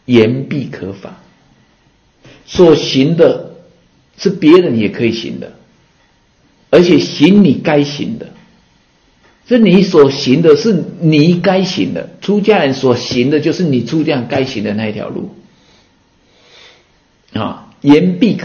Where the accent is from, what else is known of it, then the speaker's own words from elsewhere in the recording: Taiwan; 我们台湾话不是这个妈妈在照顾孩子的秀命命